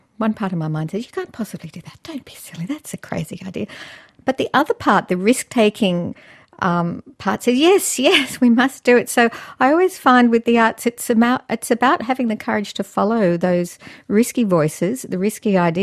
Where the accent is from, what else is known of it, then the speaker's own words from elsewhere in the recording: Sydney, New South Wales, Australia; I grew up in Sydney, and apart from … we were the only